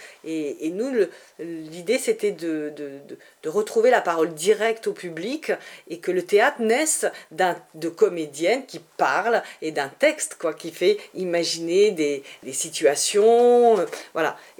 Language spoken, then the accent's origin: French; Paris, Île-de-France, France; nous on est de Paris, donc on a beaucoup joué à Paris dans notre réseau, chez nos amis.